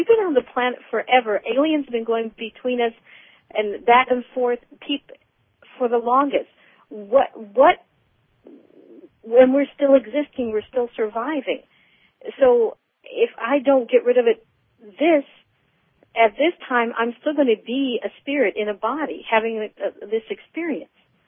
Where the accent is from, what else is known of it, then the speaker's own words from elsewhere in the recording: Alameda, California, United States; I'm from Alameda, California.